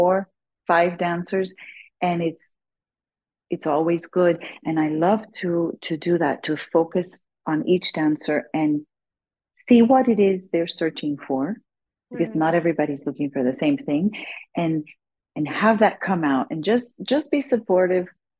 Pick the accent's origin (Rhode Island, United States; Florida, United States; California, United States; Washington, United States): Florida, United States; Miami; I grew up in Miami, so when she first moved there … was breaking through to the American market.